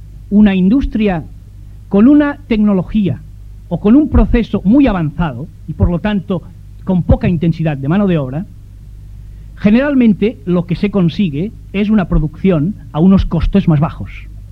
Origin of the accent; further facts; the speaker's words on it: Catalonia, Spain; digo en Cataluña porque es mi tierra